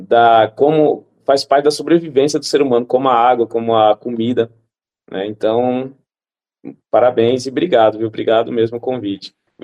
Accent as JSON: {"language": "Portuguese", "region": "São Paulo", "country": "Brazil", "said": "Eu sou paulista, é que eu tenho sotaque porque minha família inteira é pernambucana. E eu convivo muito com um nordestino. Então meus pais são pernambucanos, eu e meus irmãos somos paulistas."}